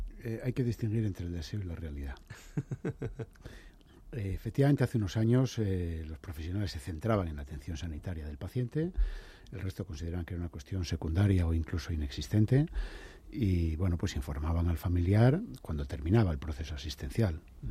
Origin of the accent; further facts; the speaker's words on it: Asturias, Spain; also born or lived in Galicia; Soy asturiano y viví en Galicia.